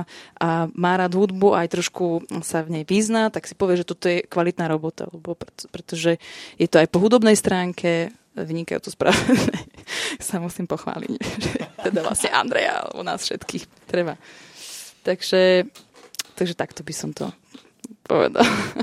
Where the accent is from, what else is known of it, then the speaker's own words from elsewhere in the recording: Rimavská Sobota, Banská Bystrica Region, Slovakia; som z Rimavskej Soboty, to je pri hraniciach s Maďarskom, a že som tak koketovala aj s tou maďarskou hudbou, aj sa mi páči ten jazyk, aj sa rozprávam tak kuchynsky maďarsky